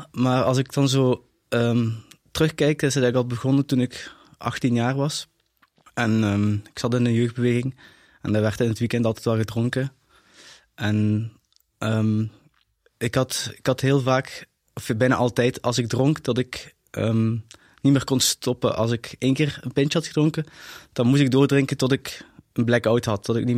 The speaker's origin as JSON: {"language": "Dutch", "town": "Tongeren", "region": "Limburg", "country": "Belgium", "tie": "born there", "also_born_or_lived": "Riemst / Maastricht", "said": "ik ben 28 jaar. Ik ben geboren in Tongeren. Ik heb lang in Riems gewoond. En de laatste 5 jaar van mijn leven heb ik ook in Maastricht gewoond en gewerkt."}